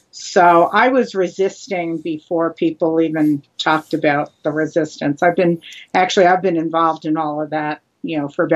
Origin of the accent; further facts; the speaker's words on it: Brooklyn, New York, United States; born there; Well, you know, I was born in Brooklyn, New York. And I went to a private Catholic school, academy.